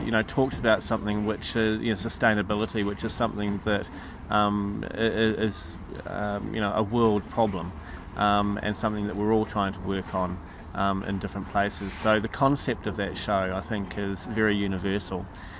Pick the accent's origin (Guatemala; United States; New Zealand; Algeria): New Zealand; I'm from New Zealand, and I run festivals in New Zealand.